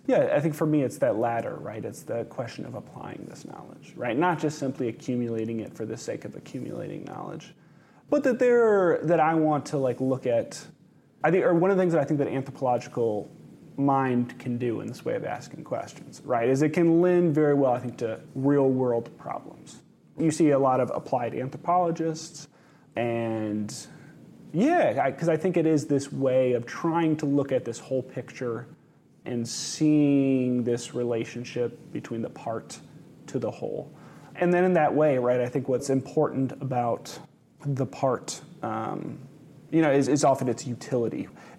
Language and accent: English; Ann Arbor, Michigan, United States; So I grew up in Ann Arbor, Michigan, but my dad's from Tulsa.